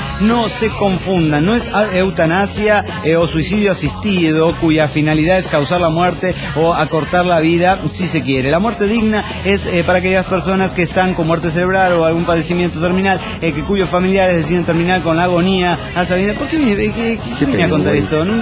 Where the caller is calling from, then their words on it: Tapachula, Chiapas, Mexico; de Tapachula.